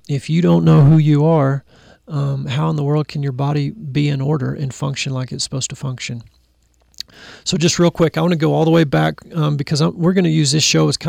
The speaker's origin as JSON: {"language": "English", "region": "Texas", "country": "United States", "tie": "born or raised there", "said": "I'm a Texan. I'm seventh-generation Texan. I've been here my whole life except for the 9 months of my senior year."}